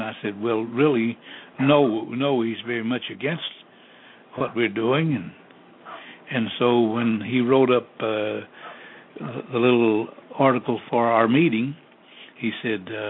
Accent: Wright City, Oklahoma, United States; living in my hometown of Wright City, and myself would be able

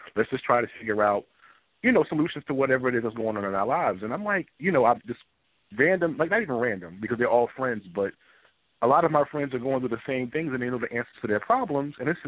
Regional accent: New Jersey, United States; Well, I'm from Jersey, actually.

